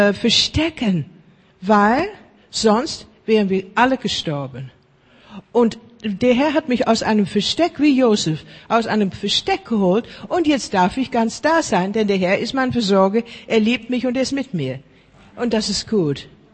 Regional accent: Netherlands; born there; German is a second language; Deutsch ist nicht meine erste Sprache. Ist eine gelernte Sprache. Ich habe Sprachen gelernt, seitdem ich 10, 11 Jahre war. Und ich bin in Holland geboren, war ein Holocaust-Überlebende.

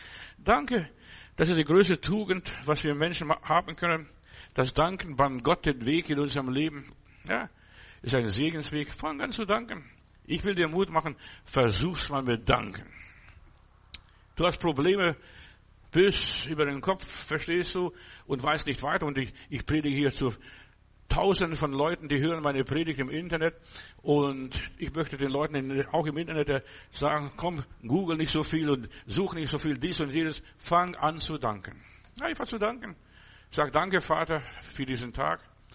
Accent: Bavaria, Germany; Ich bin auf dem Land groß geworden, auch im Bayerischen Wald.

